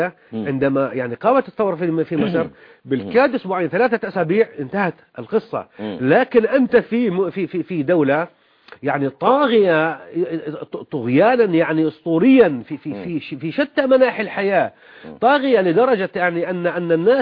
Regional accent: Jordan; قلت له أنا من الأردن، فدار بيني وبينه حديث

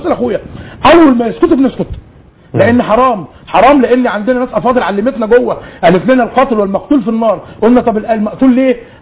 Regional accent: Egypt; احنا ناس مصريين وبنحب هذا البلد والحمد لله ان احنا مصريين.

